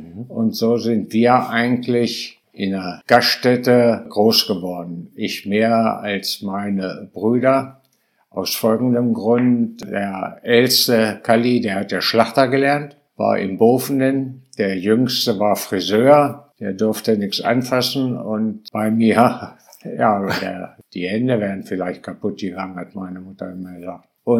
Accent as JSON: {"language": "German", "town": "Holtensen", "region": "Lower Saxony", "country": "Germany", "tie": "born or raised there", "also_born_or_lived": "Bockenem", "said": "Ja, also ich bin ja in Holtensen geboren worden. Wir sind ja drei Jungs und ich bin wirklich fast hinter der Theke zur Welt gekommen. Nach einer gewissen Zeit sind wir ja nach Bovenem verzogen"}